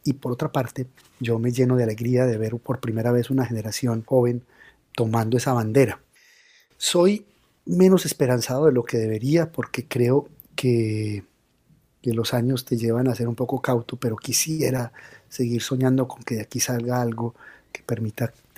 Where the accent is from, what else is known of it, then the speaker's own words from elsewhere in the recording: Medellín, Antioquia, Colombia; que fue mi adolescencia, que la pasé en la Medellín de los 80 y de los 90.